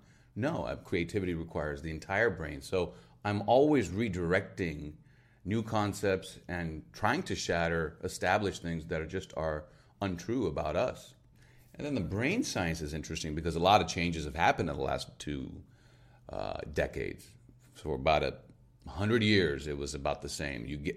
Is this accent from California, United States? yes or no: yes; Los Angeles, California, United States; I'm from Los Angeles.